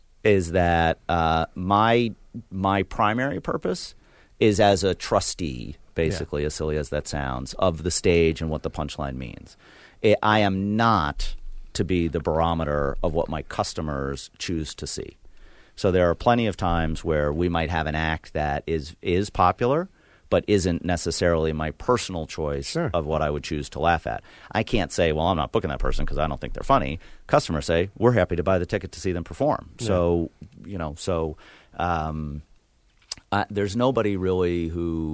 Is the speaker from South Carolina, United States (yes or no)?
no; New York, United States; Outside of Schenectady.